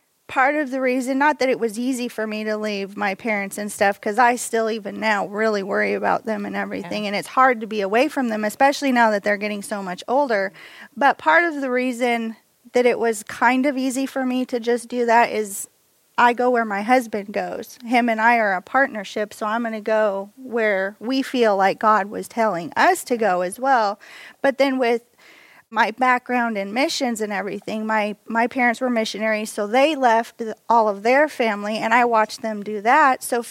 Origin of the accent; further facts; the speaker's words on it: Honiara, Guadalcanal, Solomon Islands; born there; I was raised in missions. My parents were missionaries. Well, I was born actually on the mission field. So I was born in Honiara, Solomon Islands